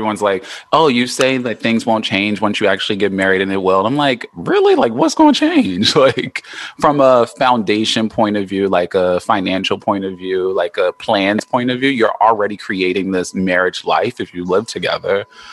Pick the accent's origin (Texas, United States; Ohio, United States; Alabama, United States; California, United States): California, United States; Los Angeles; accent: LA; He's laughing because I always go into my LA accent.